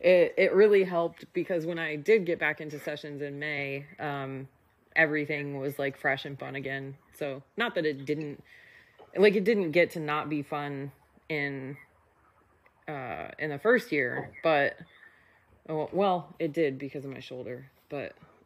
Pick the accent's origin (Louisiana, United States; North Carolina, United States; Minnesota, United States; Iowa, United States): Iowa, United States; moved away; Yeah, and I grew up in Iowa, so, like, I remember what that was like, and it sucks. So, right. Which is why I moved to Texas.